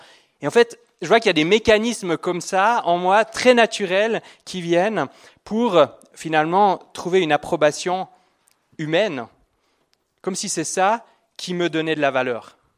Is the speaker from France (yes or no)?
no; Switzerland; parce que je suis suisse si vous ne l'avez pas entendu.